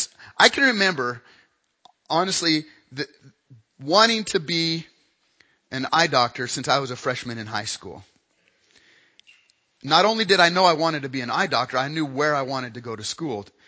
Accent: Wyoming, United States; now in Chadron, United States; My home state is Wyoming. I always wanted to go back to Wyoming and join a practice.

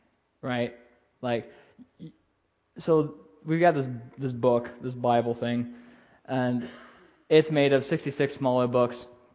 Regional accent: O'Neill, Nebraska, United States; So I grew up in Nebraska, north central Nebraska, kind of over in the O'Neill area, is usually what I tell people. Kind of around O'Neill is where I'm from.

